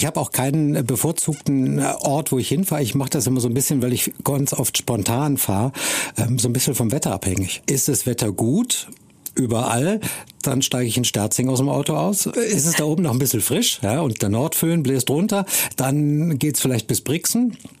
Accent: Munich, Bavaria, Germany; Am Gardasee kennt man als Münchner ja eh jeden, wenn man irgendwo parkt.

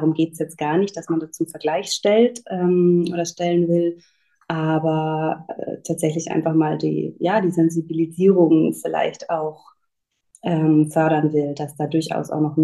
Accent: Augsburg, Bavaria, Germany; moved away as an adult; now in Berlin, Germany; Ich komme ursprünglich aus Augsburg, bin da geboren und aufgewachsen und habe dann an verschiedenen Musikhochschulen studiert, also über Nürnberg, Leipzig, Venedig und am Ende dann Berlin, wo ich dann auch geblieben bin und jetzt schon seit mehreren Jahren lebe.

